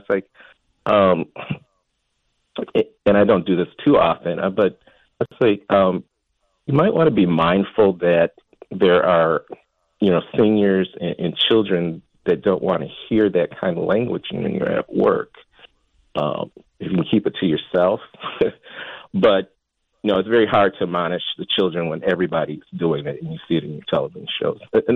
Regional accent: Milwaukee, Wisconsin, United States; I'm from Milwaukee, Wisconsin.

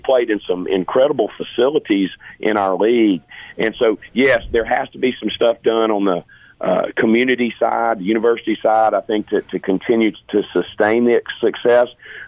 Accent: Hattiesburg, Mississippi, United States; Of course, growing up in Hattiesburg, Ben, I could get up, get on that.

